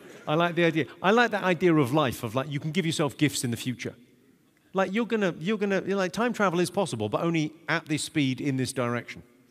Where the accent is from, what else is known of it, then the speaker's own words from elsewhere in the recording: United Kingdom; I'm a fucking British man in his 50s. Why would I like fucking dancing? I quite like, I'm Irish as well, so the Irish dancing is a pitiful fucking thing.